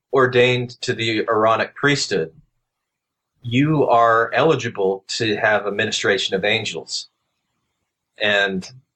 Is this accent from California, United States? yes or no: no; Arizona, United States; But you know, I grew up in Arizona